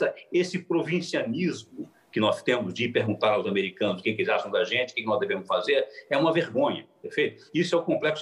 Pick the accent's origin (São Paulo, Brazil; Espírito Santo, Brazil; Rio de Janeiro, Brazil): Rio de Janeiro, Brazil; é o Rio de Janeiro, e é o estado, o meu estado, onde eu nasci, onde eu cresci, onde eu vivi grande parte da minha vida